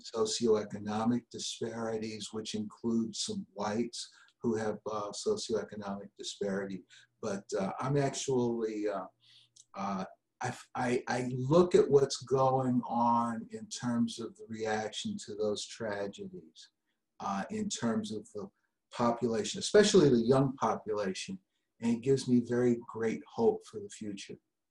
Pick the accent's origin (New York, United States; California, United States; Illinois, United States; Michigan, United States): Michigan, United States; Detroit; I grew up in Detroit. Went to the Catholic grade schools there and was educated by the Jesuits in high school.